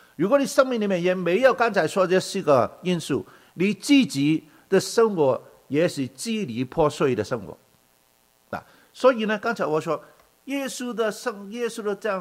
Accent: Guangdong, China; now in Canada; 我们广东人说，我不知道普通话有没有“苏打赢药”

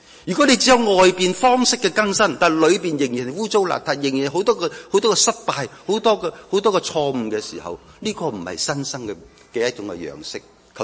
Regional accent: China; 我哋中国人有一句说话咁讲噶嘛

